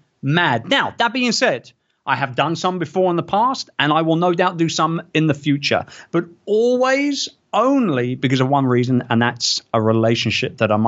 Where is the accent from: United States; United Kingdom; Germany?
United Kingdom; I'm British. After all, we love a bloody good rant.